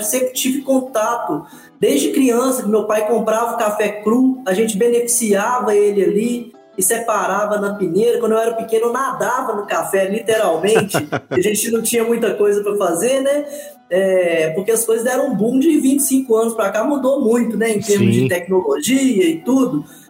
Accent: Manhuaçu, Minas Gerais, Brazil; eu tive sorte de nascer em Manhuaçu, em Minas Gerais, e numa terra de café. Então eu cresci na Avenida Barão do Rio Branco, em Manhuaçu, que era a Rua dos Cafés.

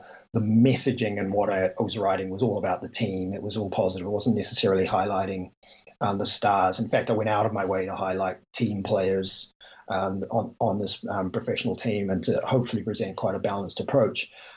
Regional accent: New Zealand; the short of it is I grew up in New Zealand, played basketball from the earliest age I can remember

